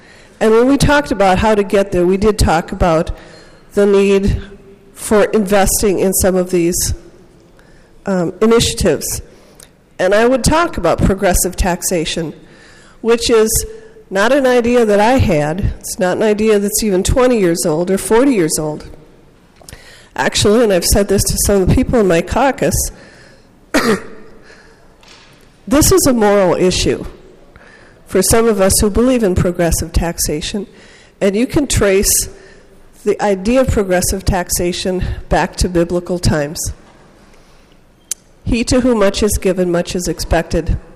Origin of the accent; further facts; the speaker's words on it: Minnesota, United States; I grew up in Minnesota when we did have a much higher tax rate.